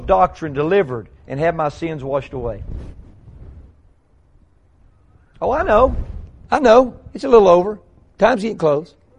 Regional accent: Texas, United States; I was raised in Texas to be tough.

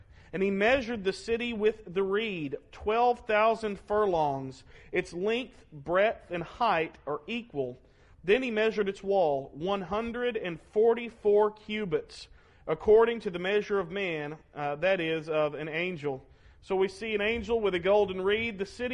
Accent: Arkansas, United States; Lisa is the CPA. I'm from Arkansas.

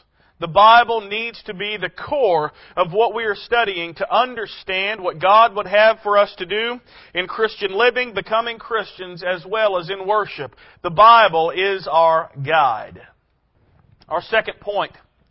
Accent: Arkansas, United States; I'm a simple dude. It took Lisa years for me to get comfortable wearing shoes all the time. I'm from Arkansas. I don't want shoes.

